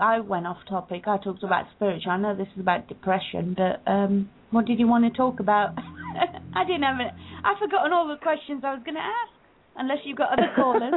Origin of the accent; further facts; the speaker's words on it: India; I mean, my mum was a very religious lady. I'm Indian, so my mother was very religious.